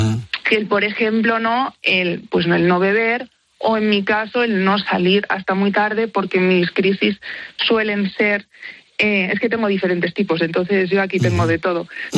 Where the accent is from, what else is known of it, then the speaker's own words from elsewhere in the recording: Madrid, Community of Madrid, Spain; now in Villalba, Spain; Yo soy de Madrid. Uh-huh. De hecho, vivo en Villalba.